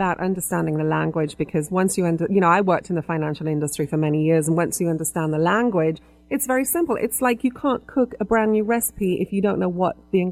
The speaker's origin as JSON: {"language": "English", "region": "England", "country": "United Kingdom", "tie": "born or raised there", "said": "because I was raised in England"}